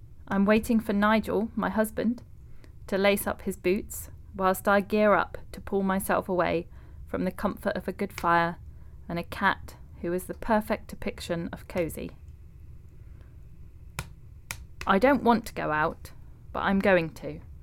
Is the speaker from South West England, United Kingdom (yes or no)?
yes; South West England, United Kingdom; now in Somerset, United Kingdom; Growing up in Devon and now living in Somerset